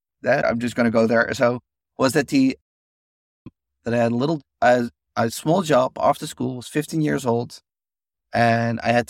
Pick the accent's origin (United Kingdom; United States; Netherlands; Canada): Netherlands; so I grew up in Holland, but there was like this Dutch guy who wrote programming books for children.